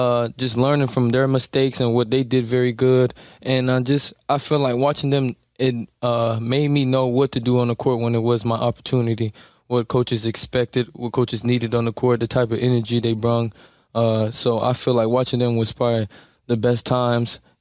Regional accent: Orlando, Florida, United States; Orlando's probably the best place, you know. I miss home.

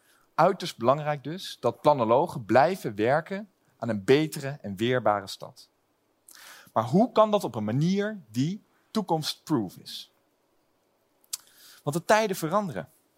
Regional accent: Lelystad, Flevoland, Netherlands; Ik kom zelf uit Lelystad. Het perfecte voorbeeld van de stad als bouwpakket.

